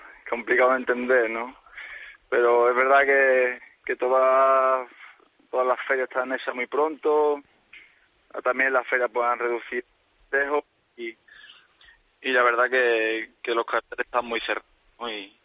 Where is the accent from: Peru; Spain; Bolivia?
Spain; Seville, Andalusia; mi tierra, ¿no? Que es Sevilla